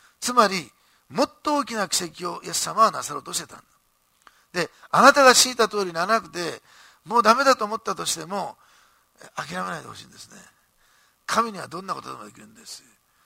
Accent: Osaka, Japan; born there; で、私は大阪生まれで

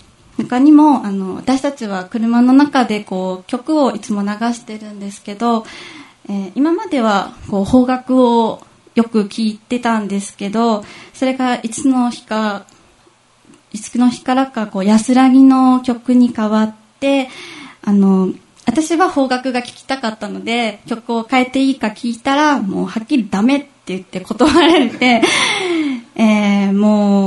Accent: Nagasaki, Japan; now in Fukuoka, Japan; 私は生まれも育ちも長崎の方で、両親2人とも長崎なんですけど、実家の方は残念ながらクリスチャンの方ではありませんでした。

